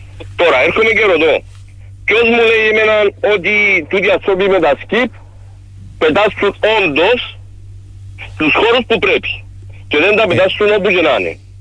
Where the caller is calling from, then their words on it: Limassol, Limassol District, Cyprus; είμαι από Λεμεσό.